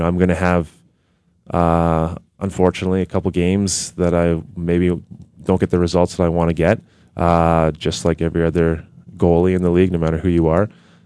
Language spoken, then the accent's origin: English; Calgary, Alberta, Canada; I'm from Calgary.